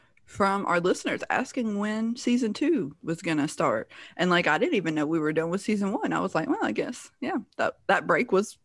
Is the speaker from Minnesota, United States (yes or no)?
no; North Carolina, United States; I'm from North Kakalaki, where we say Jesse.